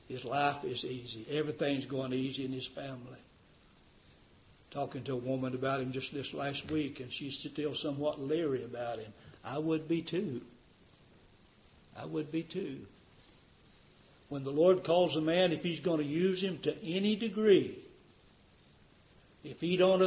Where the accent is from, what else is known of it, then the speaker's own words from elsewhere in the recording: Tennessee, United States; I was raised down in Tennessee. We bought one pair of shoes a year that I remember.